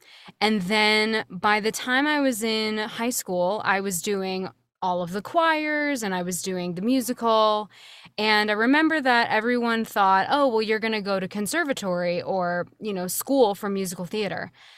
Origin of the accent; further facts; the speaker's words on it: Swarthmore, Pennsylvania, United States; Originally, I'm from a small town called Swarthmore. It's right outside of Philadelphia, Pennsylvania.